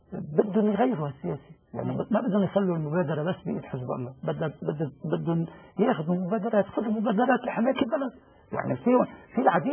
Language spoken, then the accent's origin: Arabic; Lebanon; أنا اليوم ما بقول شيعي أنا لبناني انتقلت من شيعيتي للبنانيتي